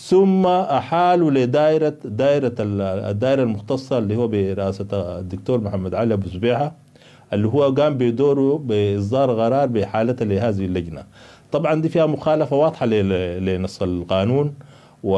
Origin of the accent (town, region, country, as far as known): Sudan